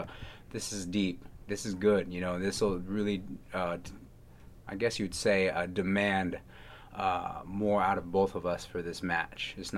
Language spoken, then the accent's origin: English; Bitburg, Rhineland-Palatinate, Germany; also born or lived in Virginia; now in United States; Yes, I'm originally from Bitburg, Germany.